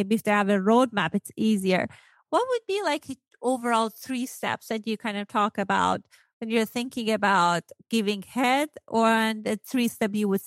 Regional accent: Iran; English is a second language; I grew up in Iran and like on like older time. So not internet time.

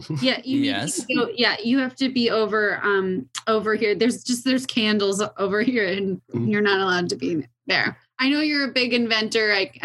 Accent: Wisconsin, United States; We're from Wisconsin.

